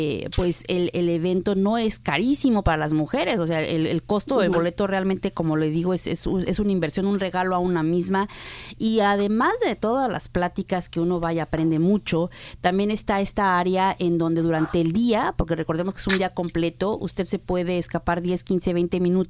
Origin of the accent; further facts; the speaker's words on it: Mexico; no soy colombiana, pero también a los mexicanos nos gusta mucho la fiesta